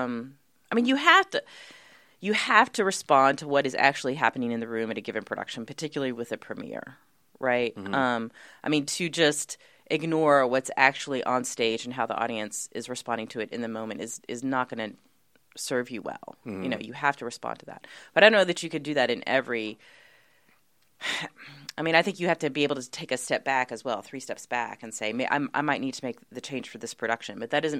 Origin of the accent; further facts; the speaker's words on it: Athens, Georgia, United States; moved away as an adult; So I lived in Athens, Georgia until I was 18, which is a very groovy college town